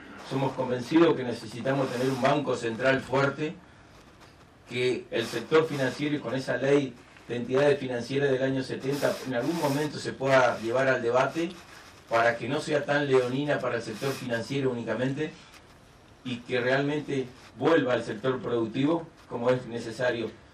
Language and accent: Spanish; Argentina; lo que como industrial argentino enterramos nuestras utilidades en el lugar que estamos, en el pueblo, en la ciudad que estamos